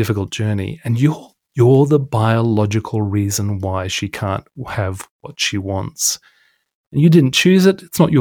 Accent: Brisbane, Queensland, Australia; born there; I was born in Australia to British parents, and I was born in Brisbane, Queensland.

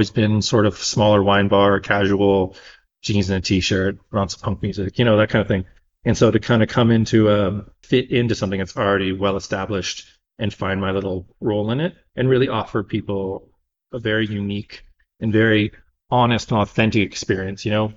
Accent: Niagara, Ontario, Canada; I grew up in Niagara.

